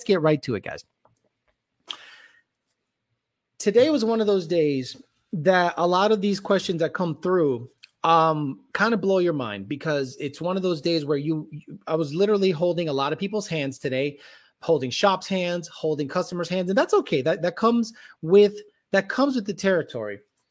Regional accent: Boston, Massachusetts, United States; born there; called me an immigrant, which I was born in Boston. So I guess Boston is not in the United States.

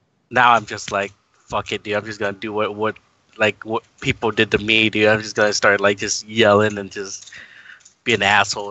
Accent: Houston, Texas, United States; Yeah, I was born in Houston, and yeah.

